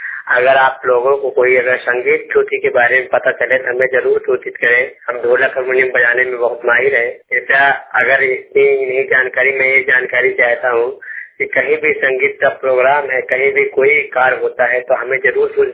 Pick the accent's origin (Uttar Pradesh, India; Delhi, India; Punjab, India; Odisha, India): Uttar Pradesh, India; Dharupur; मैं उत्तर प्रदेश का रहने वाला हूँ, जिला प्रतापगढ़, थाना लालगंज, जहरा ब्लॉक लालगंज, तहसील लालगंज, पोस्ट कैथोला रानी, ग्राम सभा अखाड़ी, गांव ढारूपुर।